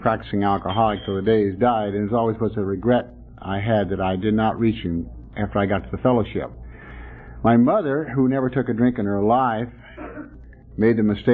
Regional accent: Texas, United States; but let me tell you, I'm also from Texas.

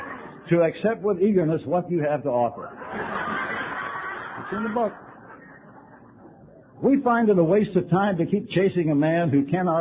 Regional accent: Louisiana, United States; born there; I was born in Cajun country in Louisiana. My father was a refinery man, a boilermaker. He moved around quite often.

